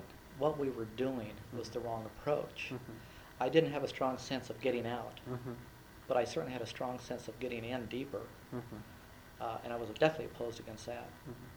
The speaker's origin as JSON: {"language": "English", "country": "United States", "said": "I'm an American. I did what I felt was the best thing to do."}